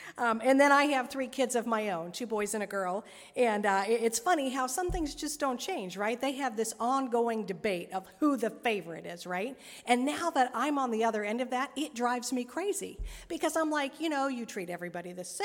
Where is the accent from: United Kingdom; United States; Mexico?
United States; Vandalia; I grew up in Vandalia